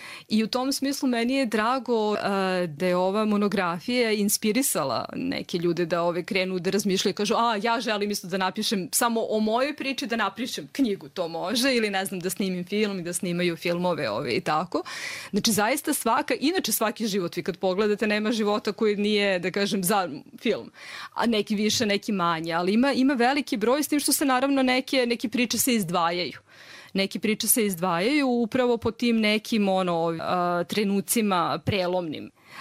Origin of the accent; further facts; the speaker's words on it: Serbia; first language Serbian; ja se stvarno izvinjavam, ja sam iz Srbije.